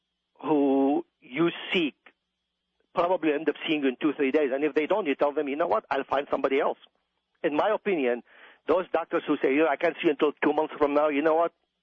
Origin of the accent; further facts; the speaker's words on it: Iraq; now in United States; I mean, I grew up in Iraq, and there arranged marriage is very, very common.